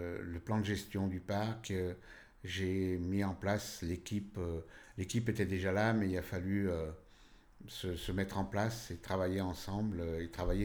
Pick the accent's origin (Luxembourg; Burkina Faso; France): France; Villeurbanne, Auvergne-Rhône-Alpes; moved away as an adult; j'ai 60 ans, je suis né à Villeurbanne, dans le quartier des Charpennes. J'ai grandi aux Charpennes jusqu'à l'âge de 20 ans, j'ai quitté Villeurbanne.